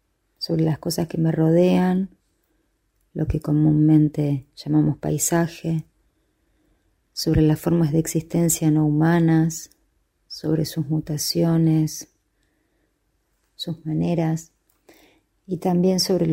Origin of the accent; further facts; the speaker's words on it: Rosario, Santa Fe, Argentina; moved away as an adult; also born or lived in Caracas; now in Buenos Aires, Argentina; mientras me fui de mi ciudad natal, Rosario, a Buenos Aires y luego a Caracas, mientras tuve hijos, mientras regresé a Buenos Aires